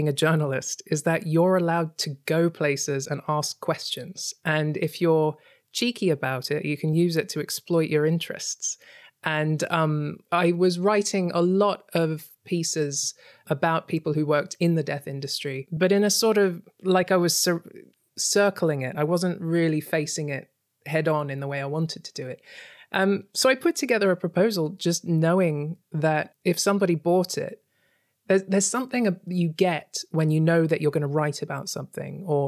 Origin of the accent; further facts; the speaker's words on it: Australia; now in London, United Kingdom; I grew up in Australia.